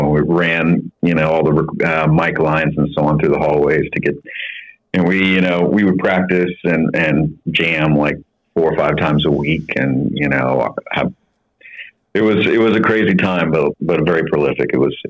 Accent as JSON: {"language": "English", "town": "Houston", "region": "Texas", "country": "United States", "tie": "born or raised there", "said": "I am. Born and raised in Houston."}